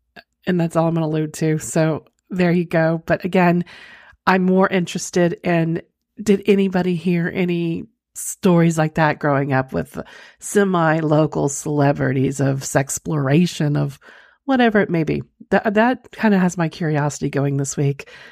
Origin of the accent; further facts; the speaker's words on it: Hera, Oklahoma, United States; I'm originally from Oklahoma, actually a small town called Hera, if you're familiar with it, just like the casino, spelt same way forward and backwards.